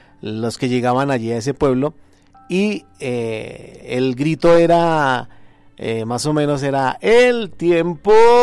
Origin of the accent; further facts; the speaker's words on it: Málaga, Santander, Colombia; also born or lived in Bucaramanga; una de las experiencias que tuve cuando niño en Málaga, Santander, porque mi familia es de allá. Yo soy de Bucaramanga, pero por razones del trabajo de mi papá lo trasladaron para Málaga.